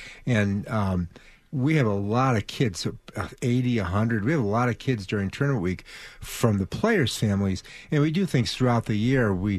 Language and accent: English; Rhode Island, United States; I grew up in Rhode Island, which is one of the only states in the country that have hammer throwers.